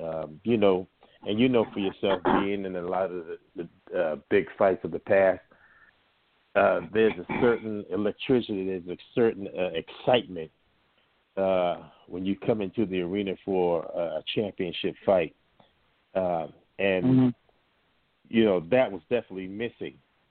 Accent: Brooklyn, New York, United States; Well, you know, yeah, you know, I'm from Brooklyn. We got to keep it real.

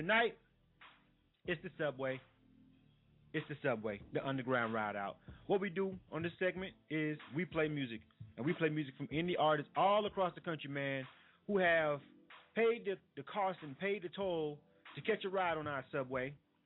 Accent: Florida, United States; I'm from Florida, born and raised in Florida.

